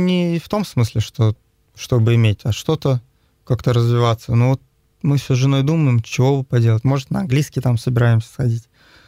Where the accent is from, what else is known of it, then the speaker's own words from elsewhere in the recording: Saint Petersburg, Russia; Да, я родом из Питера.